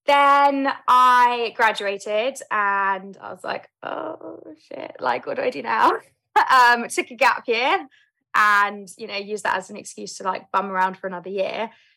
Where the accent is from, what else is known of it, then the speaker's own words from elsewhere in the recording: London, United Kingdom; So I grew up in London, South London, born and raised, and I have three older brothers.